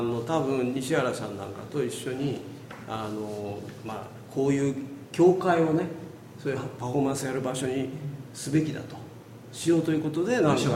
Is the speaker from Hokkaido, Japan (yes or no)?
yes; Hokkaido, Japan; born there; 生まれは北海道なんですけども